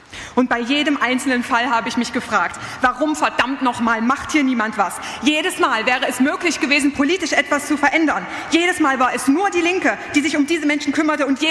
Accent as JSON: {"language": "German", "region": "Saxony-Anhalt", "country": "Germany", "tie": "born or raised there", "said": "Ich bin in Sachsen-Anhalt geboren und aufgewachsen. Und ich habe in Halle-Saale Nahoststudien studiert."}